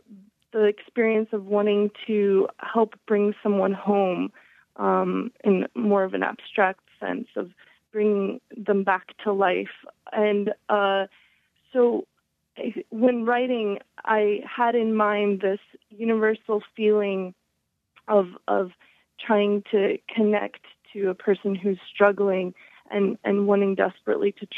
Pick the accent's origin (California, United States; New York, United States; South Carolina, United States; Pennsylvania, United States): Pennsylvania, United States; Indiana; I grew up in Indiana, Pennsylvania, about an hour and 10 minutes from Pittsburgh